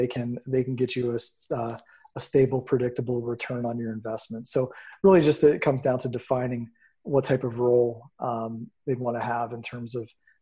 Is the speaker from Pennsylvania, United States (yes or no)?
yes; Erie, Pennsylvania, United States; Born and raised in Erie, PA, started buying property in 2001.